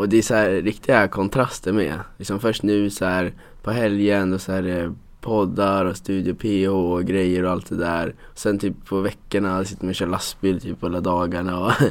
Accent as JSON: {"language": "Swedish", "town": "Alunda", "region": "Uppsala County", "country": "Sweden", "said": "Ja, jag kommer från Alunda heter det."}